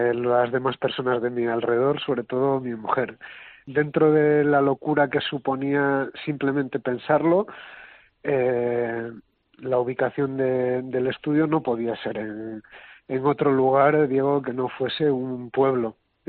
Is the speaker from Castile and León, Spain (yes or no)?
yes; Arrabalde, Castile and León, Spain; also born or lived in Morales del Rey; Arrabalde como Morales del Rey, que son los pueblos de donde yo vengo.